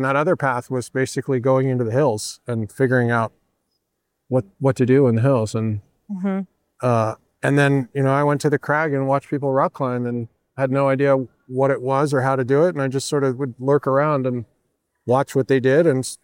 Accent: California, United States; a really fortunate place growing up in California and the middle-class family

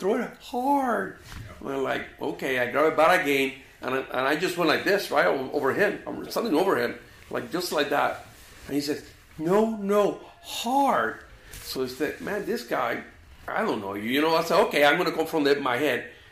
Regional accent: Puerto Rico; now in Columbus, United States; I was born and raised in Puerto Rico. I went to Kansas State.

